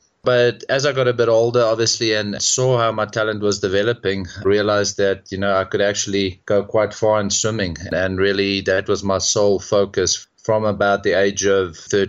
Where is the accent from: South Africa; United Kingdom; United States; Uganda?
South Africa; Bloemfontein, Free State; So I've lived in Pretoria quite a few years. Originally, I'm from Bloemfontein, which is the smallest city in the Free State province, big rural area.